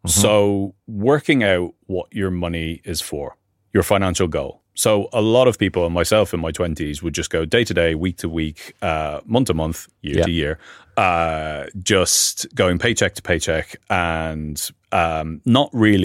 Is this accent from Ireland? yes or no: yes; Dublin, Leinster, Ireland; now in United Kingdom; So I'm from Dublin originally. I came over to the UK.